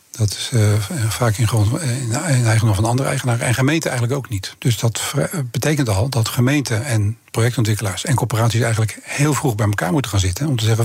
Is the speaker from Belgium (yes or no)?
no; Rotterdam, South Holland, Netherlands; born there; Ja, ik ben in Rotterdam geboren en dat blijf je altijd.